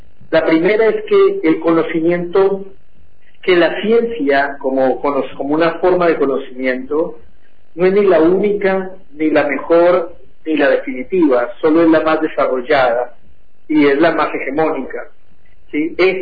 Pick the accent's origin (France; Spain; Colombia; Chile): Colombia; now in Argentina; Yo vivía en una ciudad pequeña al sur de Bogotá, yo soy de Colombia, hacía mi práctica profesional en la universidad, yo soy licenciado en psicología